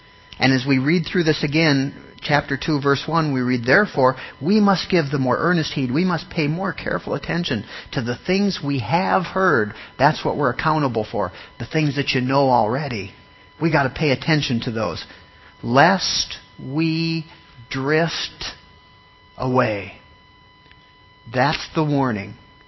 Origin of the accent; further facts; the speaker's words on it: Minnesota, United States; most of you knew I grew up in Minnesota. We didn't have rivers like that, but we had lakes, right?